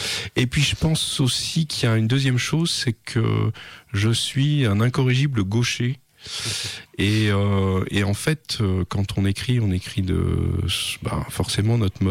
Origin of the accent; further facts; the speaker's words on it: Rouen, Normandy, France; also born or lived in Saint-Étienne, France; je suis né à Rouen, voilà, donc j'ai fait mes études de. Avant le bac, toutes mes études avant le bac dans la région de Rouen. Et puis ensuite, j'ai commencé une faculté d'art plastique à Saint-Étienne.